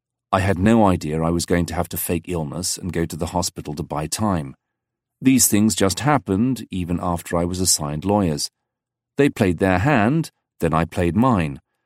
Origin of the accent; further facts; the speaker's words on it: Salem, Virginia, United States; dealing with my dad when I was growing up in Salem, Virginia, was where I lea